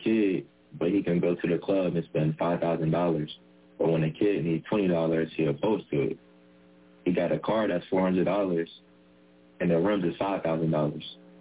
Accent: Steubenville, Ohio, United States; If I'm from Steubenville, I walk the same halls in Hardin Middle School, Steubenville Big Red.

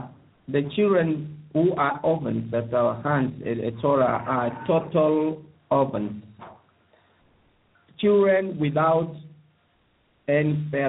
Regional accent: Kisii County, Kenya; born there; I was born in 1972 in Guziland.

